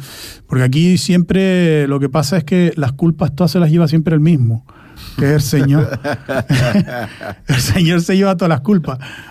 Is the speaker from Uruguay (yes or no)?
no; Tenerife, Canary Islands, Spain; moved away as an adult; now in Fuerteventura, Spain; Entonces yo en Tenerife llevaba 26 años de mi vida, y ahora llevo aquí 26 años y 8 meses. Por tanto, ya soy majorero